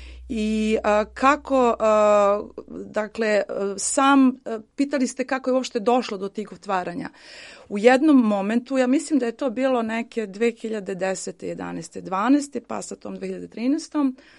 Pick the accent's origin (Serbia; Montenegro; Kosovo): Kosovo; Pristina, Pristina District; born there; Ja inače sam rođena u Prištini, tako da to je dug ovaj put velikih zaista promjena.